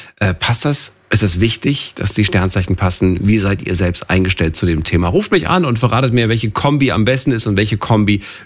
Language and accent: German; Frankfurt, Hesse, Germany; Du, als ich 15, 16 war, da war, wenn es ein Date gab, dann war immer irgendwie, lass uns, bin ja aus Frankfurt